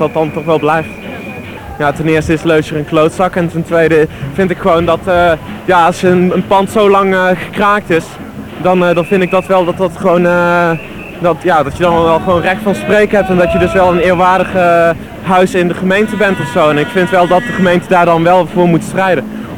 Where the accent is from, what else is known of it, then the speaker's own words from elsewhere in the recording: Eindhoven, North Brabant, Netherlands; Nee, ik kom uit Eindhoven.